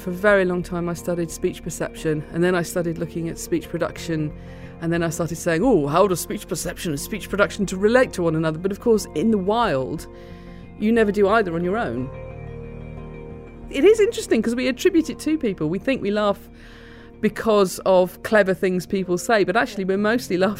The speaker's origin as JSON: {"language": "English", "town": "Blackburn", "region": "North West England", "country": "United Kingdom", "tie": "born or raised there", "accent": "Lancastrian", "said": "I grew up in Blackburn in Lancashire, and I had a strongly Lancastrian accent at school when I came home. And I would be told not to speak that way by my parents, who were from the south of England"}